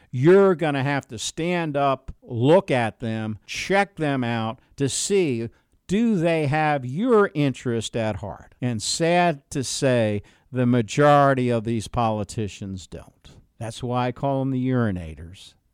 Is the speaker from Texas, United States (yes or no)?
yes; Texas, United States; I'm an American, and I'm saddened by the wholesale sellout of the American people by the political class that should know better. We have an expression in Texas, dance with the one who brought you.